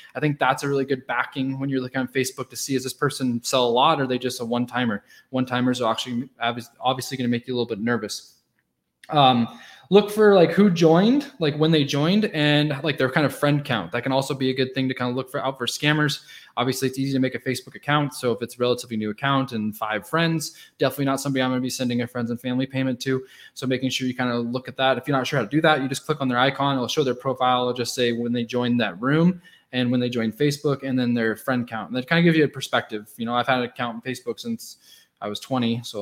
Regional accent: Oregon, United States; now in Calgary, Canada; I'm in Calgary, but I'm from Oregon. I'm from the northeast corner of Oregon is where I was born and raised, if anybody is interested.

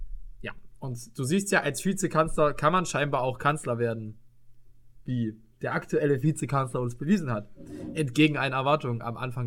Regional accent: Saxony, Germany; Und das sage ich dir als Sachse genauso.

